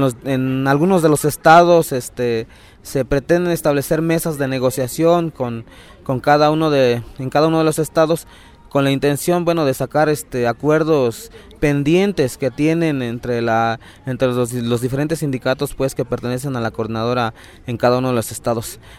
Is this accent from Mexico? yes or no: yes; Michoacán, Mexico; venimos del estado de Michoacán, de la sección 18. Nosotros somos maestros de educación indígena, ahí en el estado de Michoacán, donde se habla la lengua purépecha.